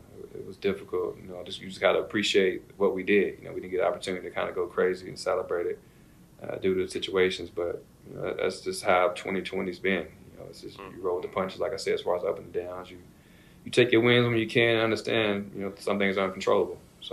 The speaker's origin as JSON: {"language": "English", "town": "Louisville", "region": "Kentucky", "country": "United States", "said": "I'm from Kentucky, so I didn't watch basketball growing up."}